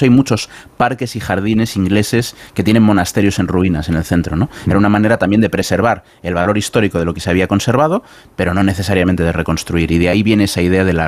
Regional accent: Santiago de Compostela, Galicia, Spain; Que soy de Santiago de Compostela

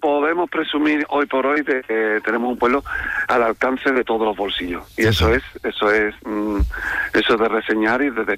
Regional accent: Andalusia, Spain; mi pueblo no solamente lo que es el núcleo urbano, sino también tiene mucho término, del cual presumimos, muchísimo término, es parque natural

